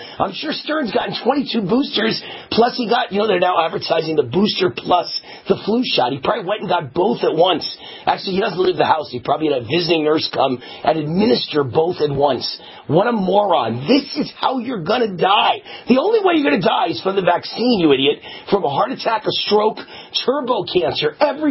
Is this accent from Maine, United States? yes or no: no; New York, United States; I used to love the guy, by the way, as a kid growing up in New York.